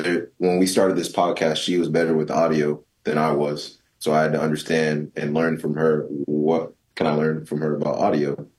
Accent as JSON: {"language": "English", "country": "United States", "said": "I'm from the United States."}